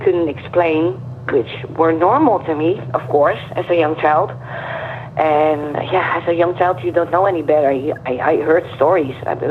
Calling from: Netherlands; Hi, I'm calling from the Netherlands.

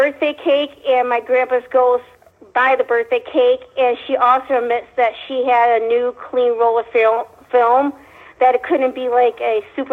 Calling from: Bellaire, Michigan, United States; But I'm calling from Bel Air, so not away from Traverse City.

